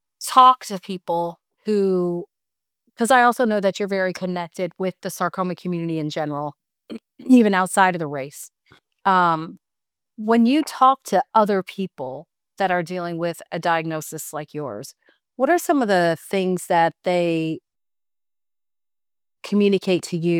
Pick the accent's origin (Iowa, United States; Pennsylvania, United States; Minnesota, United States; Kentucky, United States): Kentucky, United States; Well, Louisville, for the listeners, Louisville is my home race. That's where my family lives. I'm from Kentucky.